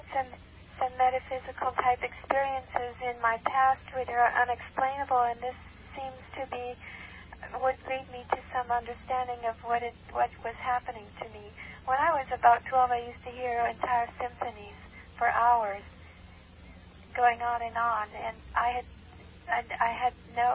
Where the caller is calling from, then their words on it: California, United States; The west side off of Sepulveda and Rose or Overland area.